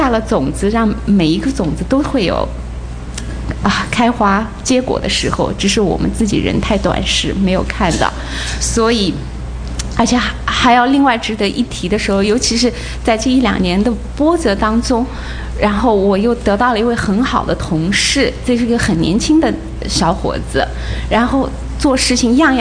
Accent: China; now in United States; 我是生在中国大陆，像你们大家都知道的，生在中国大陆的孩子

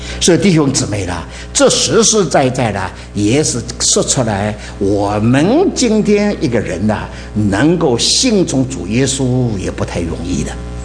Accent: China; 我们中国人讲八个律都没有用的，再讲也不听的啦

